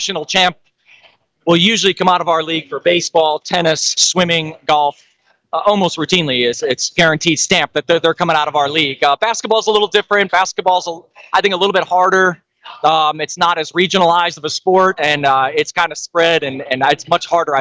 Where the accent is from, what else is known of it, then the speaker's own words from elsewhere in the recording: Northeast, United States; I'm from the Northeast, so I didn't know anything about sailing.